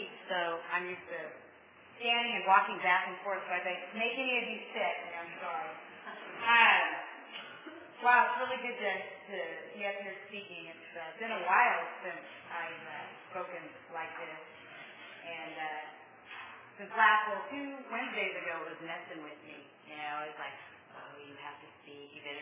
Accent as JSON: {"language": "English", "town": "Fresno", "region": "California", "country": "United States", "tie": "born or raised there", "said": "I was born and raised in Fresno."}